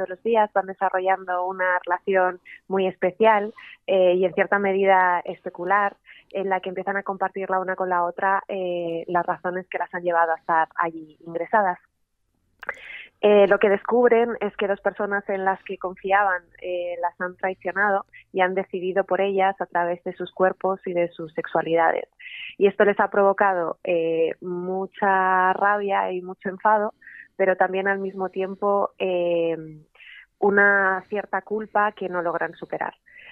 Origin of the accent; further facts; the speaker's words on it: Castile, Spain; Pues la verdad es que como buena mujer castellana soy bien cabezota